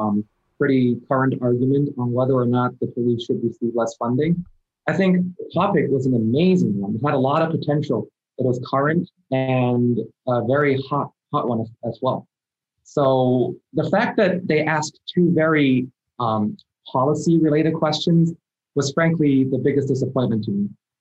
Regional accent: Hong Kong; You see, I come from Hong Kong, and in 2019, we went through this really terrible protest

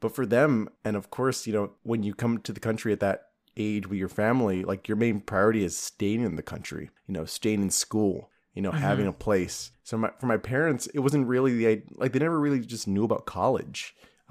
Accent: Los Angeles, California, United States; I grew up in South Central LA, which is not a nice part of LA.

